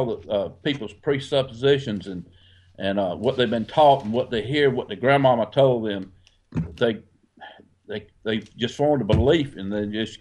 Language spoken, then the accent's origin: English; Albany, Georgia, United States; I'm a podcast listener. I'm from Albany, Georgia.